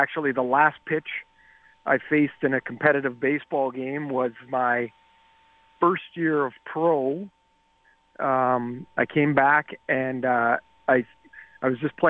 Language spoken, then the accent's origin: English; Trail, British Columbia, Canada; and I was from Trail, BC, which has a long history of pretty successful baseball teams at the Little League level.